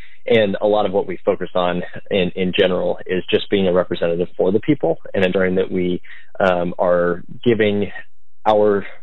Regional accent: Polk City, Iowa, United States; And I'm originally from Polk City. I graduated from North Polk High School, and I am currently a student at Drake.

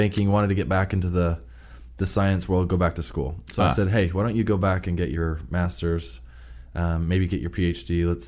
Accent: Park City, Utah, United States; also born or lived in Indiana; now in Tallahassee, United States; I'm originally from Utah, actually.

